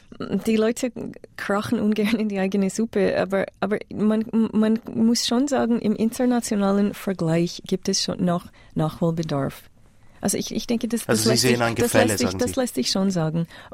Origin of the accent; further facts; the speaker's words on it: Canada; und ich kenne das auch als Kanadierin, muss ich das sagen, weil Kanada war lang auch in einer ähnlichen Lage.